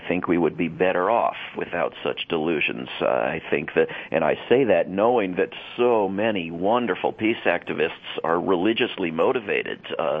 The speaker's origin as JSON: {"language": "English", "town": "Washington", "region": "District of Columbia", "country": "United States", "tie": "born or raised there", "said": "and I grew up in the Washington, D.C. area"}